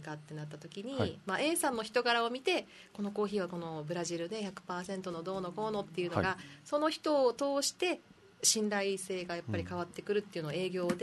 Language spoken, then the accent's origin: Japanese; Naha, Okinawa, Japan; 那覇ですね、出身は、はい、首里石峰です。